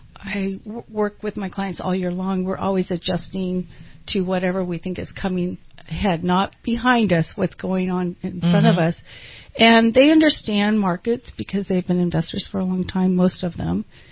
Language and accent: English; Salinas, California, United States; I grew up in Salinas area, so I have clients there.